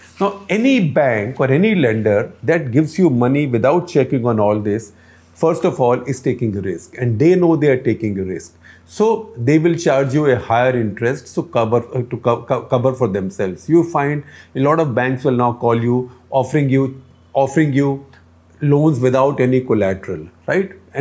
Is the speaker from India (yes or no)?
yes; India; first language Hindi; English is a second language; I'm lapsing into Hindi because that's my mother tongue or my native tongue.